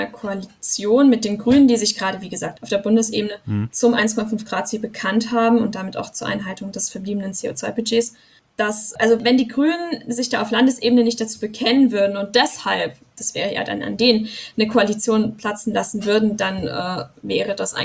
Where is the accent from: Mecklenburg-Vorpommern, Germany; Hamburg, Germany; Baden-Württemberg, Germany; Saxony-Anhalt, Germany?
Baden-Württemberg, Germany; Rastatt; Kommunalpolitik, dort wo ich herkomme, Rastatt, gelehrt